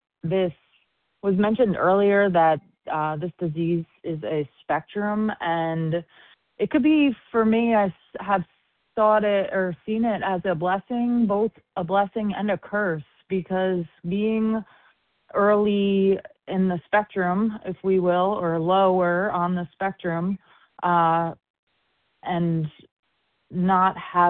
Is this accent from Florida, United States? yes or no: yes; Florida, United States; I'm from Southwest Florida.